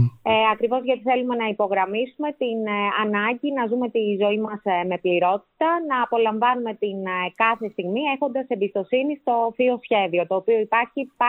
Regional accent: Naxos, South Aegean, Greece; Γεννήθηκα και μεγάλωσα στην Άξο. Τα παιδικά μας χρόνια εδώ στο νησί τη δεκαετία του 80 ήταν γεμάτα ξεγνιασιά και παιχνίδι.

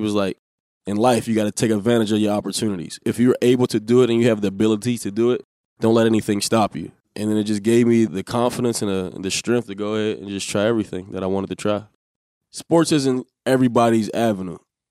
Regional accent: Pennsylvania, United States; Growing up in Northview, we really didn't see it.

